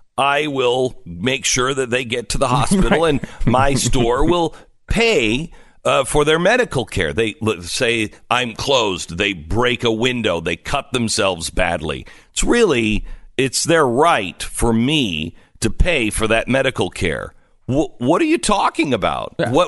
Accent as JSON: {"language": "English", "region": "Texas", "country": "United States", "said": "I'm from Texas. I carry a gun."}